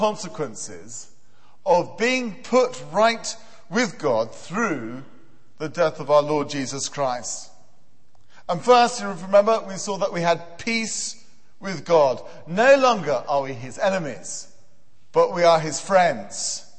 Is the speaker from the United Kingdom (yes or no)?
yes; United Kingdom; So I am British, and I have a British passport.